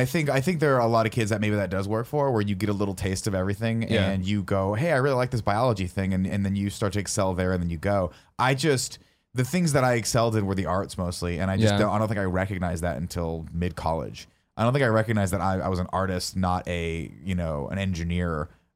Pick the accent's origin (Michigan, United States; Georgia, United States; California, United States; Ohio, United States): California, United States; Riverside; I grew up in Riverside in a nice part of a suburb.